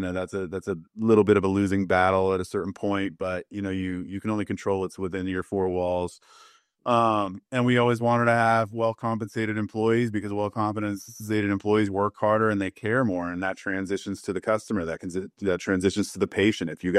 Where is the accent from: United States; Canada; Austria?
United States; California; When, you know, I was from the Bay Area, I raised my family in Sacramento.